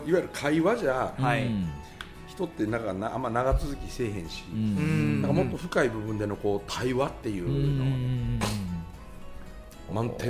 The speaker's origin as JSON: {"language": "Japanese", "region": "Mie", "country": "Japan", "tie": "born or raised there", "said": "あの辺の雨ってねもう日本一雨が多いって言われてるとこなんで僕の田舎1年間に400日雨が降るっていうね"}